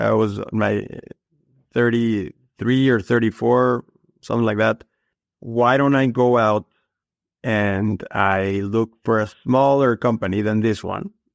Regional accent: Mexico City, Mexico; I was born and raised in Mexico City. I went to college in Mexico City.

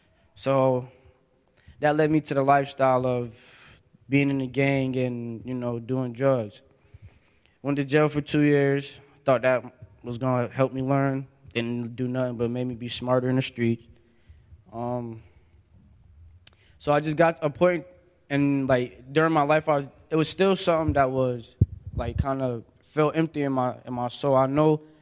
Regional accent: Syracuse, New York, United States; I'm from Syracuse, New York. 18. Yeah, I'm a young, I'm a little baby. But I grew up in a decent home.

